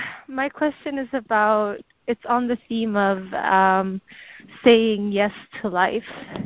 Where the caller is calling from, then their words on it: San Francisco, California, United States; I'm calling from San Francisco.